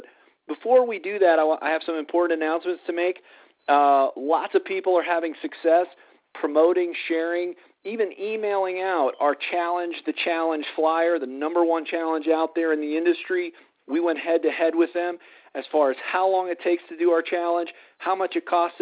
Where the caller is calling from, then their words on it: Colorado, United States; I'm calling in from Colorado tonight and glad to be with you here this evening.